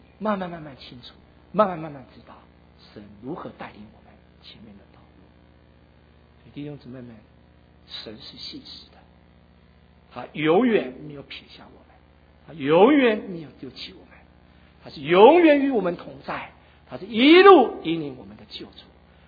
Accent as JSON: {"language": "Chinese", "country": "China", "said": "就算是我们中国人，我们有我们中国人的历史"}